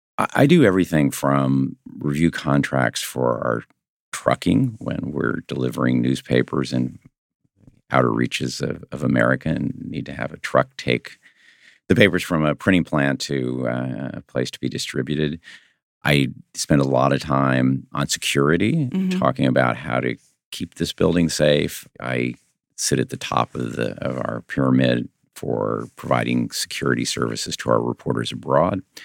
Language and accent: English; Illinois, United States; My parents were both World War II veterans, grew up in a small town in Illinois. And if you were growing up in Illinois when I did